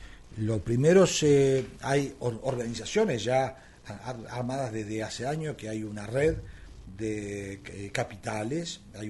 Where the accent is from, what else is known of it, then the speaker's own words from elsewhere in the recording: Neuquén, Argentina; Hay muchas provincias que han logrado esa identidad, ¿sí? Es decir, yo soy neuquino.